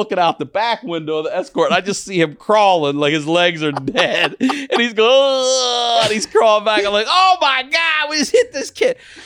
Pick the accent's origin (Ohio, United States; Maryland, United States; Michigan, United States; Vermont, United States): Maryland, United States; So I'm from Maryland, and there used to be these stores.